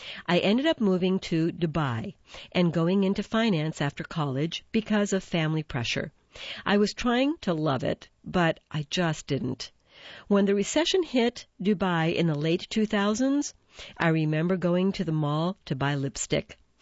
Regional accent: Tennessee, United States; I grew up in Tennessee

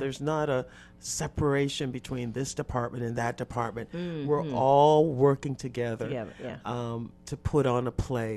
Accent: Boston, Massachusetts, United States; I just mentioned we're from Boston

